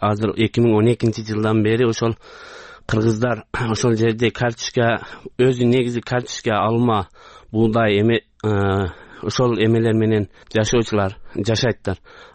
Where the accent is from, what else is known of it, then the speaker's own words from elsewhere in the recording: Jirgatal, Districts of Republican Subordination, Tajikistan; Биз Тажикстан Тажикстандан Жергетал районунан келгенбиз. Биз ошол Карамык, Кыргызстанга караштуу Карамыктан 19 границадан 19 километр алда турабыз.